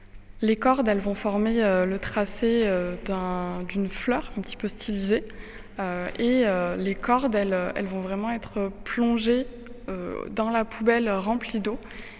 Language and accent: French; Nouvelle-Aquitaine, France; À l'origine, je viens de Corrèze, donc je connaissais un petit peu le centre d'art.